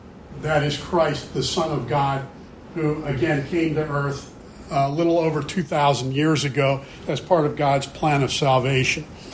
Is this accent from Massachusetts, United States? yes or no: no; Pennsylvania, United States; now in Northern Virginia, United States; I'm originally from South Central Pennsylvania.